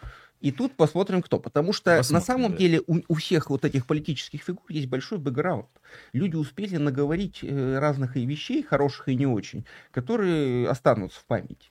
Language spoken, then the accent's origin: Russian; Yekaterinburg, Sverdlovsk Oblast, Russia; я сам из Екатеринбурга прекрасно знаю, что вот там про всех местных политиков